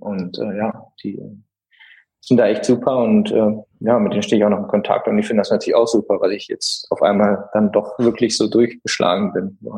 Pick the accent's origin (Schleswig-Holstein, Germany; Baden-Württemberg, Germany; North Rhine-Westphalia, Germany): North Rhine-Westphalia, Germany; Düsseldorf; in Düsseldorf, in meiner Heimatstadt, der Grand Départ